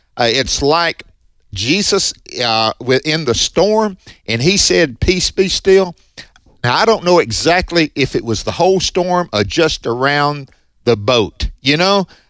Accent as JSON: {"language": "English", "region": "Mississippi", "country": "United States", "tie": "born or raised there", "said": "I mean, I was raised here in Northeast Mississippi with godly pastors that preached the word of God"}